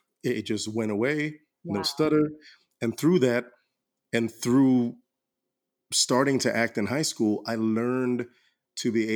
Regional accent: Orlando, Florida, United States; growing up in Orlando in the late 80s, early 90s

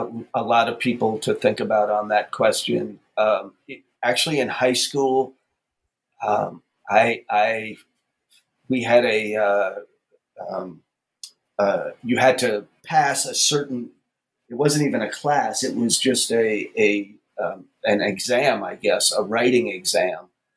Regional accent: New York City, New York, United States; I was born and raised in New York City. I was in a household without a television for my entire life.

